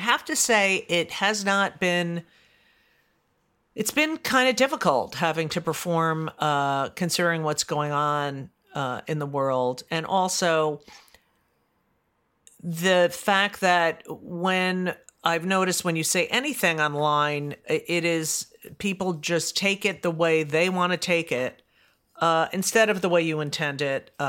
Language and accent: English; United States; I'm an American. I'm an American Jew.